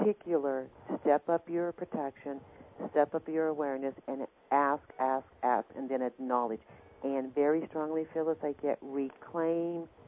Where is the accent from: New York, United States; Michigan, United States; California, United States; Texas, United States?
California, United States; Los Angeles; also born or lived in Kentucky; I grew up in Los Angeles